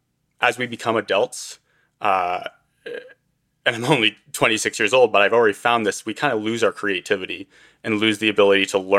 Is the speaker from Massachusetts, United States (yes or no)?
yes; Northampton, Massachusetts, United States; I'm from Northampton, Massachusetts.